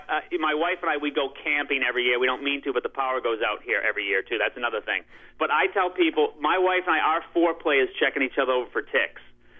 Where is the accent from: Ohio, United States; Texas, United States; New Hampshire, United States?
New Hampshire, United States; oh, I'm sorry, I'm from New Hampshire.